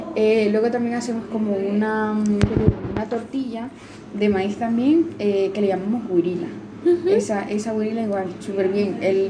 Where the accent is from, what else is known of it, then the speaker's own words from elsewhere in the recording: Matagalpa, Nicaragua; now in Spain; 24 años, de Matagalpa, Nicaragua.